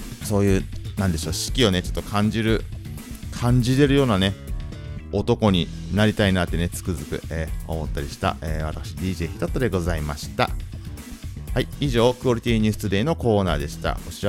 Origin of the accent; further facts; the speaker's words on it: Ibaraki, Japan; 田舎逆なんですよね。地元の茨城とかは後ろから乗って前から降りるみたいな。